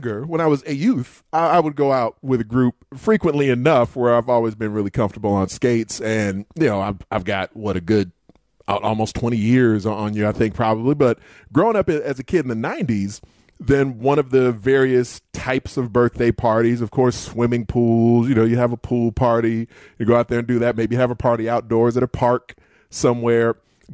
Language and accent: English; Bolingbrook, Illinois, United States; It does seem to me that I know in the town I grew up in Bolingbrook